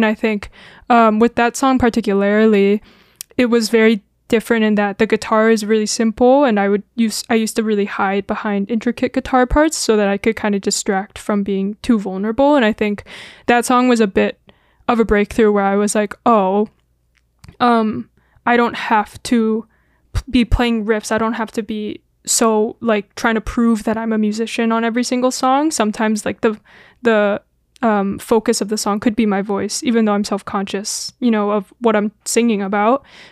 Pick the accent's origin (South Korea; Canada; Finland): South Korea; whenever I said I was Korean. And so I would have to try and argue as a child, essentially, of being like, I'm not from North Korea.